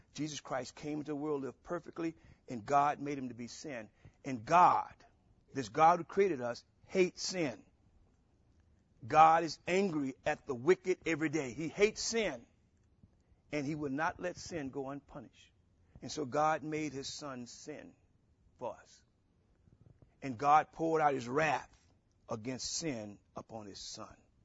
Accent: Louisiana, United States; You know, when I was a young boy growing up in Louisiana, they would say, well, sin doesn't pay.

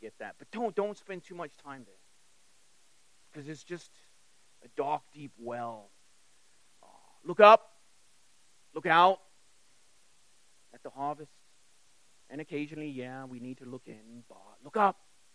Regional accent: England, United Kingdom; the question that I had when I was a little kid growing up in England

